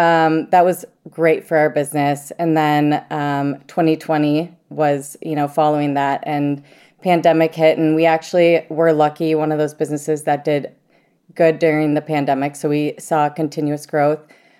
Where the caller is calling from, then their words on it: Minneapolis, Minnesota, United States; I am calling in from Minneapolis, Minnesota